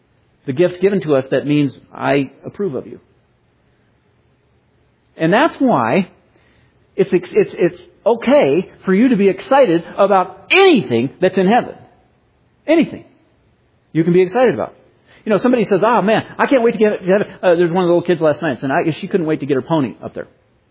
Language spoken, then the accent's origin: English; Boulder, Colorado, United States; When my parents moved out of the house a while back, the house where I grew up in Boulder, man, been in that house for so many years